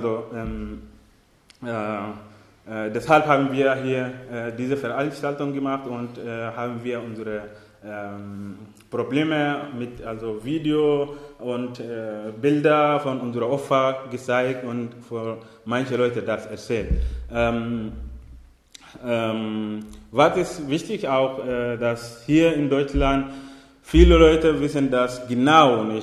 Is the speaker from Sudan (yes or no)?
yes; Sudan; German is a second language; now in Germany; ich komme aus dem Sudan.